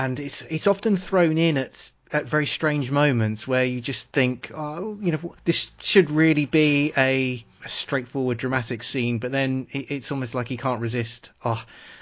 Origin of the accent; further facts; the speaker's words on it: United Kingdom; And obviously being British, you know, toilet humour is practically our national religion here.